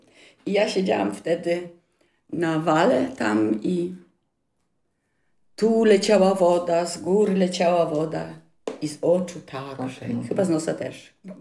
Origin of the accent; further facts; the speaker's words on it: Germany; I dlatego on jest Polakiem, a ja jestem Niemką.